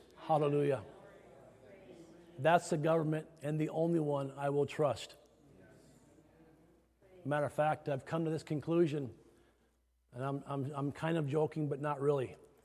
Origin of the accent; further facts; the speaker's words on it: Iowa, United States; I'm from Iowa.